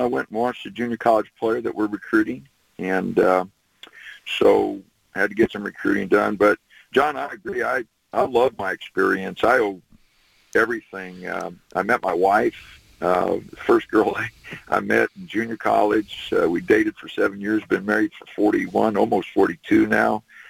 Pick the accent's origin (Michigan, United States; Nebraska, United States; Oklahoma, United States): Nebraska, United States; Wilber; coming from a small town, I was comfortable doing that. But, and I love my hometown.